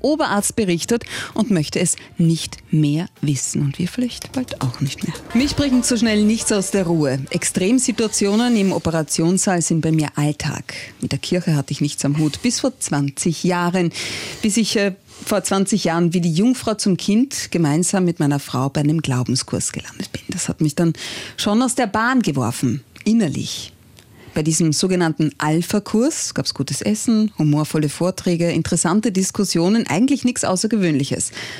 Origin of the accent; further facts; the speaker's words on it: Austria; Und was gibt es denn sonst noch bei uns in Österreich?